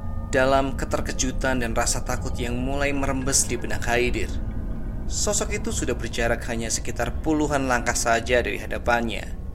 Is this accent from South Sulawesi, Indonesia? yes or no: no; Batam, Riau Islands, Indonesia; Perkenalkan … Saya berasal dari kota Batam.